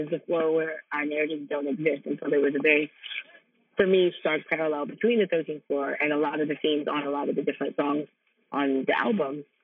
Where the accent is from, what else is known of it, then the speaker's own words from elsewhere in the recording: Canada; growing up in Canada